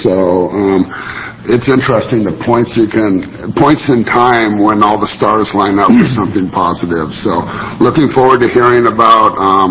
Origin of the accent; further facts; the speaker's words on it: Roseburg, Oregon, United States; I'm from Roseburg, and I represent Southern Douglas County, parts of Jackson, Josephine, all of Curry, and Coos County up to Coos Bay.